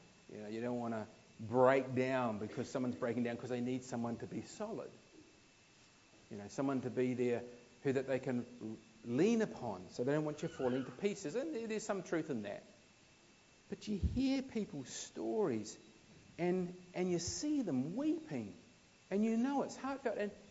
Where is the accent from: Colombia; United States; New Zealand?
New Zealand; now in Australia; It still happens today when I go home to New Zealand after being here. I say, yeah, mate, I picked this up in Australia.